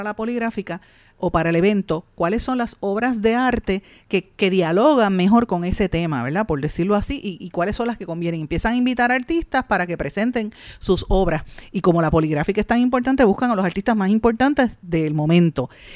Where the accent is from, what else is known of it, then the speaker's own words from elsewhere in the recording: Puerto Rico; plásticos puertorriqueños son de los mejores en todo el mundo. Lo que pasa es que nosotros, porque somos parte de Estados Unidos